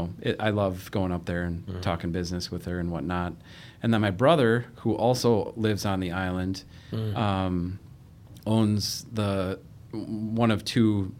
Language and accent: English; Fond du Lac, Wisconsin, United States; I grew up in Fond du Lac, Wisconsin, so it's about an hour north of Milwaukee, over south of Green Bay.